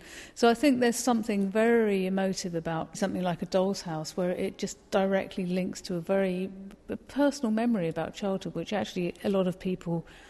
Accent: London, United Kingdom; I grew up in London, but, you know, it was in Victorian streets

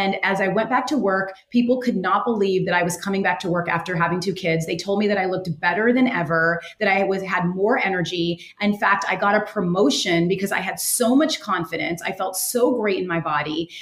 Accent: West Coast, United States; now in New York City, United States; And I grew up on the West Coast, and I always saw movies and TV shows about New York.

